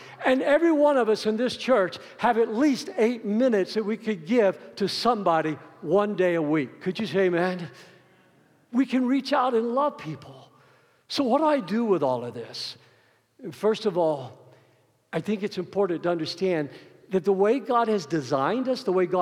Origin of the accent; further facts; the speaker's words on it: United States; I'm an American. I am a proud Georgia Bulldog